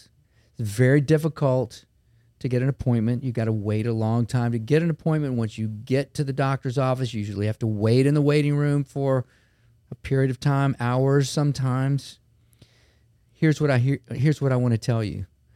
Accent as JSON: {"language": "English", "town": "Baton Rouge", "region": "Louisiana", "country": "United States", "tie": "born or raised there", "said": "I grew up in Baton Rouge, been here my whole life, went to Catholic High, went to LSU, LSU Med School in Shreveport, and then I trained at Ochsner in internal medicine and came back home."}